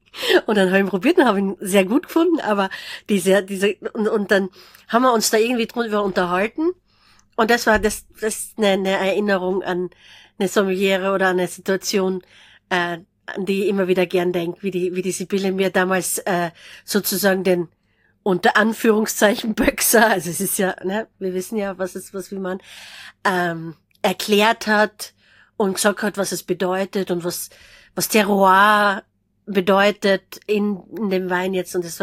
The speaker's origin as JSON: {"language": "German", "region": "Styria", "country": "Austria", "said": "ich komme aus der Südsteiermark, da fährt man am Wochenende auf den Buschenschank und dann trinkt man Kläfner und dann fährt man wieder heim."}